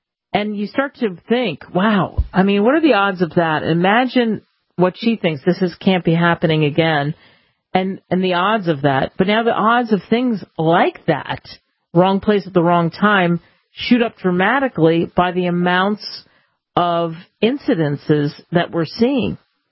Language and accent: English; East Coast, United States; And I grew up on the East Coast and live in other places